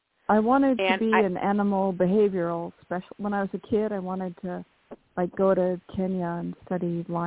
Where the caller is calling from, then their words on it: California, United States; from California.